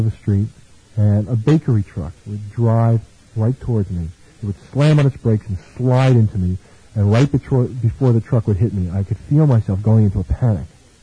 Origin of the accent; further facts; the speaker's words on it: East LA, California, United States; It was almost like a place where I grew up in East LA.